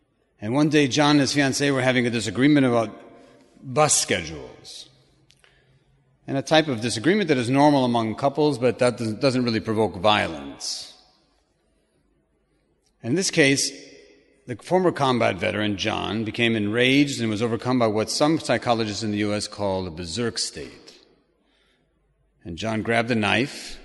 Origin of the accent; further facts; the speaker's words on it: Chicago, Illinois, United States; I grew up in the States. I grew up in Chicago.